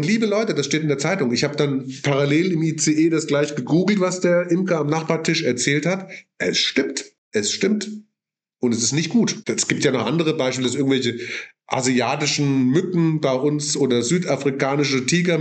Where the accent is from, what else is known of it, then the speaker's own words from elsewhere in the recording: Königswinter, North Rhine-Westphalia, Germany; ich komme ja aus Königswinter und hier in Bonn, in NRW, Nordrhein-Westfalen